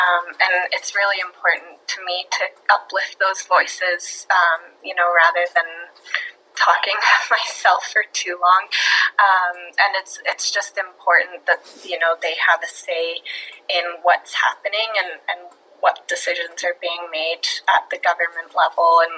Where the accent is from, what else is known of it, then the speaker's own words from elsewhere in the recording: Canada; but being Canadian, it just feels especially close to home.